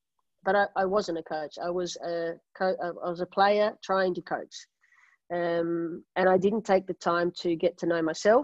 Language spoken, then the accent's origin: English; Australia; moved away as an adult; now in Netherlands; So when I came to Holland, I started coaching in as an Australian athlete.